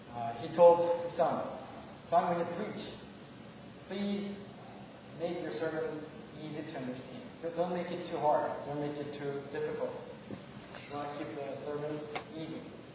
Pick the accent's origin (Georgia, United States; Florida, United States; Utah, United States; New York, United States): New York, United States; Westchester; I came here to the States when I was at church 14. And I grew up in Westchester, New York, in the suburbs of New York City.